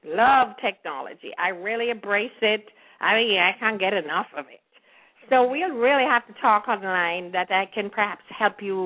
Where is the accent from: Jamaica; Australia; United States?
Jamaica; Kingston, Kingston Parish; born there; We're Kingstonians.